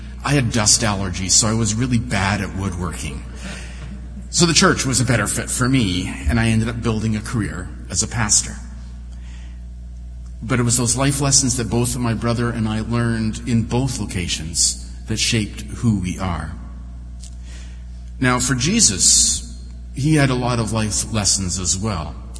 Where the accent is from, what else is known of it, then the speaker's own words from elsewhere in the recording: Carleton Place, Ontario, Canada; I grew up in Carleton Place, and my father was the minister at the United Church there.